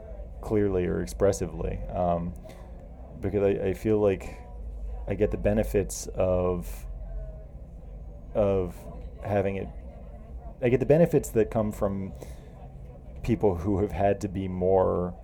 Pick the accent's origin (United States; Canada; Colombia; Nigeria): United States; the South; I guess on a more personal level, I grew up in the South.